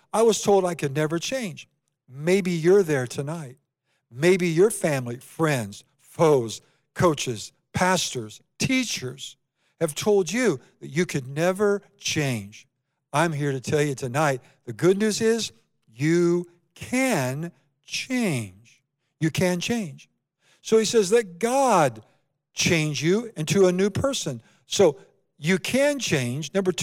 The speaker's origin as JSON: {"language": "English", "region": "Iowa", "country": "United States", "tie": "born or raised there", "said": "You know, I grew up in Iowa in a small town below Des Moines."}